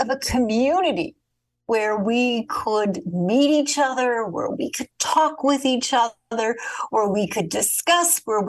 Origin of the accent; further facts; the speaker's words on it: Winnipeg, Manitoba, Canada; when I was a child growing up in Winnipeg, Canada